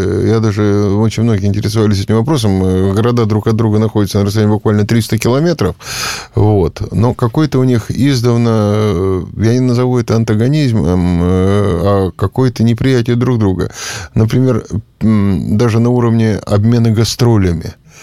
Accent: Yekaterinburg, Sverdlovsk Oblast, Russia; Я коренной свердловчанин, ныне екатеринбуржец.

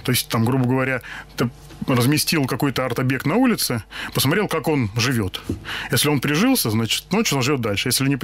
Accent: Vladimir Oblast, Russia; born there; also born or lived in Perm Krai; now in Moscow, Russia; Родился в Владимирской области, значит, получал образование и начинал карьеру в Нижегородской области. Вот. Семья у меня живет сейчас в Москве. Вот я живу в Москве.

